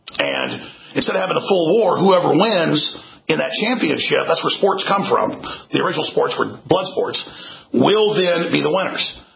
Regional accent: Texas, United States; I love it as a Texan.

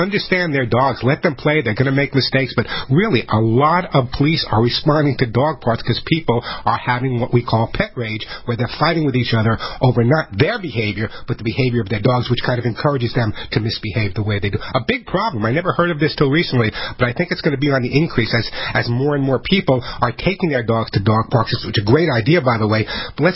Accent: New York, United States; now in California, United States; I grew up in New York where people yell out the window. I'm in California now.

